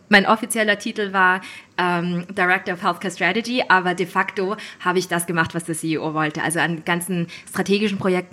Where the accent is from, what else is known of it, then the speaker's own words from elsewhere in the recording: Linz, Upper Austria, Austria; also born or lived in Vienna; Ich bin eigentlich Österreicherin aus Linz, habe aber dann sehr lange Zeit in Wien studiert und auch gearbeitet.